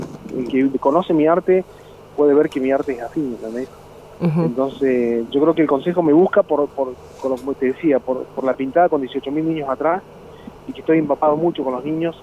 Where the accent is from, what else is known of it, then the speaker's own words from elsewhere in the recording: Villa Mercedes, San Luis, Argentina; also born or lived in Entre Ríos; No, yo soy de Villa Mercedes.